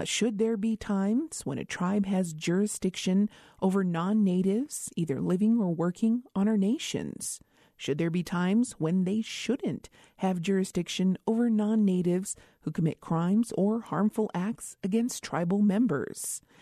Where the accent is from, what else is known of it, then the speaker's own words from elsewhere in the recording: Isleta Pueblo, New Mexico, United States; from Isleta Pueblo